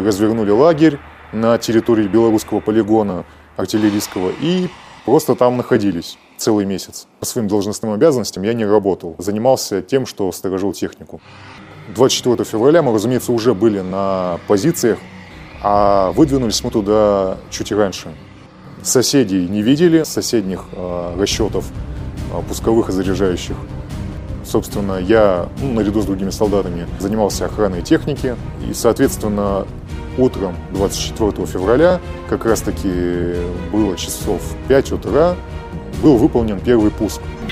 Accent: Tyumen, Tyumen Oblast, Russia; я родом из Тюмени, я проходил службу в Бурятии.

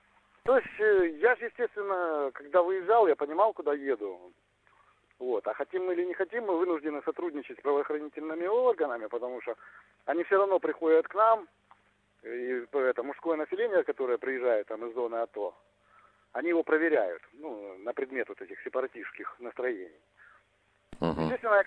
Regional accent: Crimea, Ukraine; спасала крымская прописка и рассказ о том, что я из Крыма

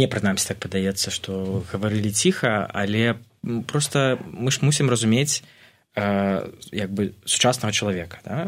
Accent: Belarus; ми ж білоруси, ось це я особливо кожен раз проявляю, кажу, ми ж маленька країна

